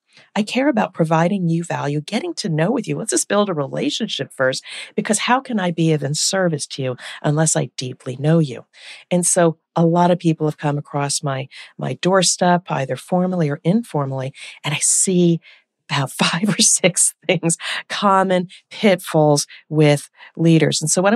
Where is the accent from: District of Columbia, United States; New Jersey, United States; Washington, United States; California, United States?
New Jersey, United States; So as many of you know, I am from Jersey. I am a fast talker.